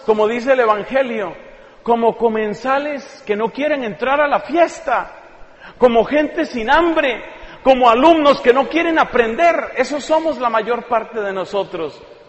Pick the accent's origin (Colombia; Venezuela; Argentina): Colombia; esta es la primera vez que vengo a predicar a este hermoso país, pero en mi país, Colombia